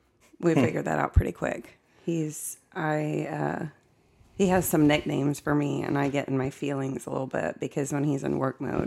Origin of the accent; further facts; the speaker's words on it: Platte City, Missouri, United States; Born and raised in Platte City, right here where our business is.